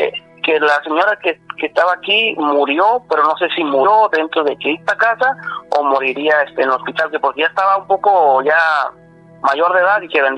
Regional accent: Mechoacanejo, Jalisco, Mexico; Me llevaron varias veces con un padre a la iglesia de ahí de mi pueblo, de ahí de Mechoacanejo, Jalisco, donde yo soy.

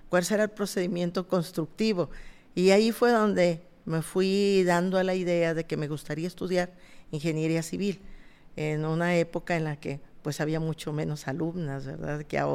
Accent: Monterrey, Nuevo León, Mexico; Así es de que, bueno, mi papá era de aquí, mi mamá no. … se nota que soy totalmente, sí, regiomontana y orgullosamente.

